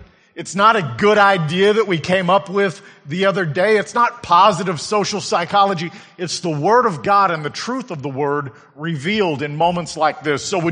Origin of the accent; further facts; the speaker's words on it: Perrin, Texas, United States; also born or lived in Lubbock, Texas; Yes, I am most recently from Lubbock, Texas, but I actually grew up around these parts.